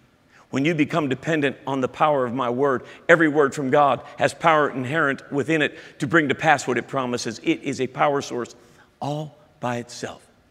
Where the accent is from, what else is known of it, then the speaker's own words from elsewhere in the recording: California, United States; Well, I'm from California. That offends me.